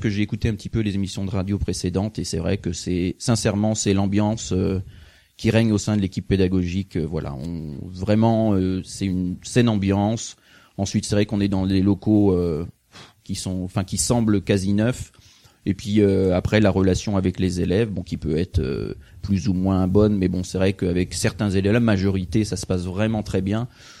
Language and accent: French; Pornic, Pays de la Loire, France; Alors, moi je viens de la région de la Loire-Atlantique, voilà, donc proche de Nantes. J'ai fait mon lycée, mon collège et ma primaire dans un petit port de plaisance qui s'appelle Pornic. Et ensuite, j'ai fait mes études, ma fac, je l'ai fait à Nantes.